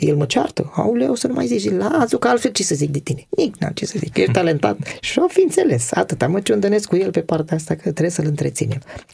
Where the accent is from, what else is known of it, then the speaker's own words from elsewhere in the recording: Piatra Neamț, Neamț County, Romania; accent: Moldovan; now in Constanța, Romania; eu sunt moldovean din Piatra Neamț și acum se simte accentul. Stau eu în Constanța, dar ești jumie-juma. Unii îmi zic, ești moldovean, că te-am prins, ai accent.